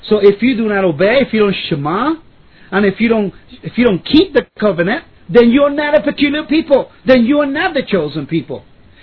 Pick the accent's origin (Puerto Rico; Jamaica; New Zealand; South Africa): Puerto Rico; I'm from Puerto Rico, right? I was born in Puerto Rico. Sephardic Jew from Puerto Rico.